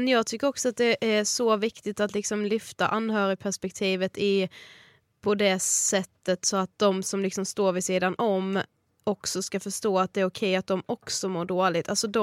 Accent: Blekinge, Sweden; now in Stockholm, Sweden; blev ju värsta grejen hemma i Blekinge.

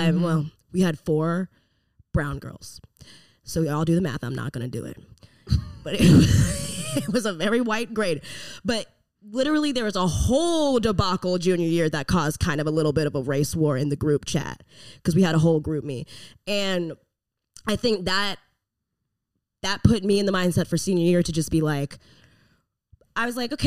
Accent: the South, United States; we grew up in the South and it was at Church of Christ

